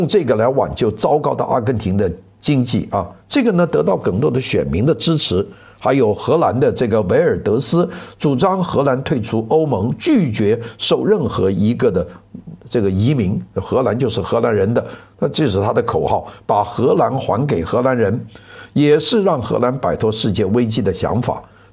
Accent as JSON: {"language": "Chinese", "region": "Guangdong", "country": "China", "said": "那我们广东人说不好踩了，就是运气不好了"}